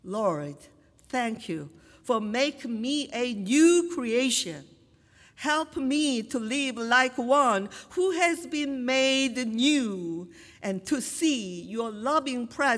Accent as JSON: {"language": "English", "country": "South Korea", "tie": "born or raised there", "said": "It may have been unconsciously formed while I was growing up in Korea through educational, cultural, and societal influences."}